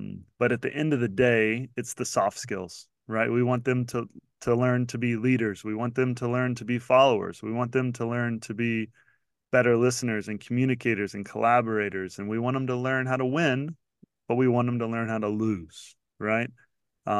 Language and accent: English; United States; And international schools are very different than I'm an American, right?